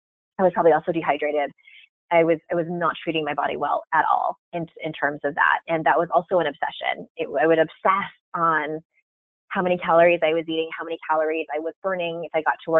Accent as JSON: {"language": "English", "town": "San Diego", "region": "California", "country": "United States", "said": "I'm from San Diego, and there's plenty of places to go out and get in trouble when you're a young person in San Diego."}